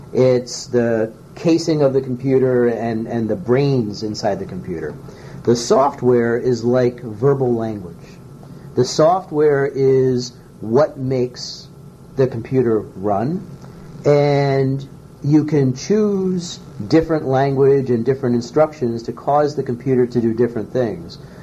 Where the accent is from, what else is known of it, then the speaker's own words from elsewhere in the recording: Milford, Connecticut, United States; now in Rhode Island, United States; I am not. I grew up in Milford, Connecticut.